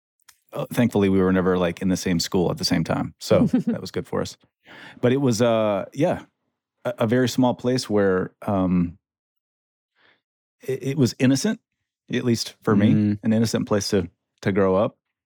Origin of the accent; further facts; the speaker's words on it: Michigan, United States; I come from Michigan, small town in central Michigan. And I graduated with 68 other people at the public school.